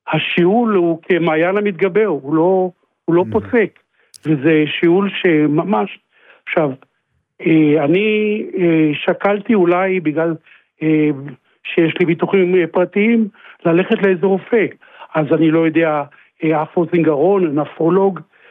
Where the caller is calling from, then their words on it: Sharon, Israel; אנחנו מהשרון, ואשתי בת 72.